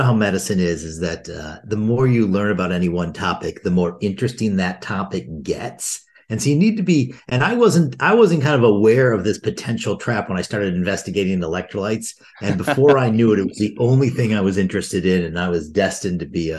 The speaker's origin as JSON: {"language": "English", "town": "Detroit", "region": "Michigan", "country": "United States", "tie": "born or raised there", "also_born_or_lived": "Indiana / Chicago", "said": "Yeah, I grew up in Detroit. I kind of did a tour of the Midwest with my training in Indiana, then University of Chicago, and then came back home and literally live a mile and a half from where I grew up."}